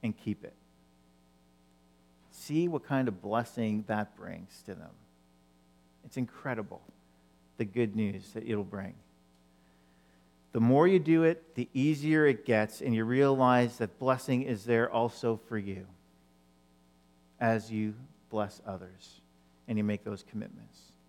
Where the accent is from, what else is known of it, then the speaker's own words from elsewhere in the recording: Ottawa, Ontario, Canada; as I was growing up in Ottawa, in Ontario, in the early 1970s, wasn't very many people that looked like me.